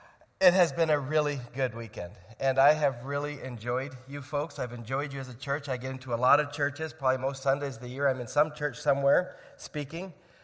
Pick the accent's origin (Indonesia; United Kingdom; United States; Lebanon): Indonesia; I grew up in Indonesia.